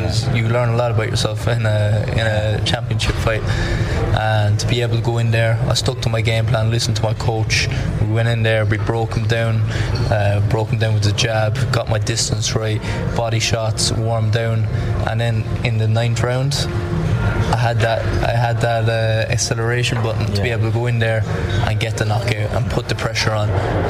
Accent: Ireland; So for us right now, it's a great time for being an Irish fighter.

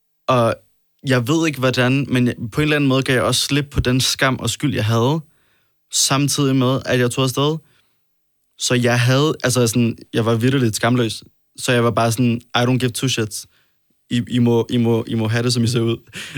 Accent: Odense, Region of Southern Denmark, Denmark; Tilbage? Eller nej, ikke? Jeg er fra Odense.

